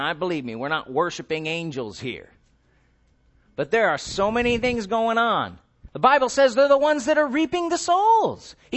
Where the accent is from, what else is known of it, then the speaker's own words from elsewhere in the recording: United States; I'm my own man. I'm an American.